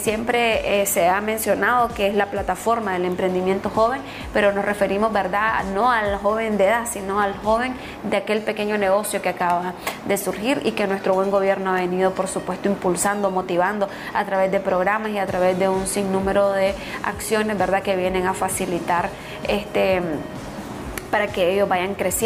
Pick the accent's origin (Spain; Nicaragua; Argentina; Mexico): Nicaragua; nosotros como nicaragüenses